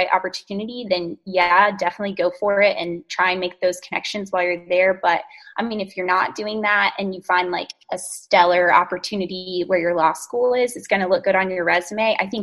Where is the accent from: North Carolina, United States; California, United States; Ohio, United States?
North Carolina, United States; I'm from North Carolina. Here my whole life and then really wanted to be in DC for law school, which was awesome.